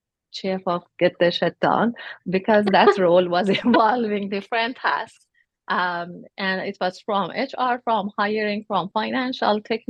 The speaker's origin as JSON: {"language": "English", "country": "Iran", "tie": "born or raised there", "lives_now": "Canada", "said": "I was born in a loving family in Iran. My childhood was full with warmth and a strong role models."}